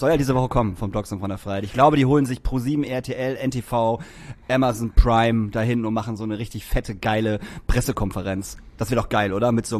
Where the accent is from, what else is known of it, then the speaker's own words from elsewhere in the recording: Papenburg, Lower Saxony, Germany; Und Papenburg irgendwie, was auch, ne, na, da ist, wo ich herkomme, irgendwie 200.